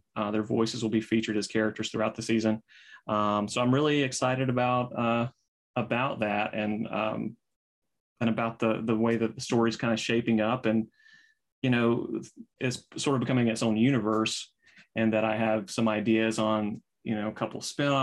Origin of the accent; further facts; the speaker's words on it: the South, United States; and I'm from the South, particularly Southern people who take things, you know, very seriously.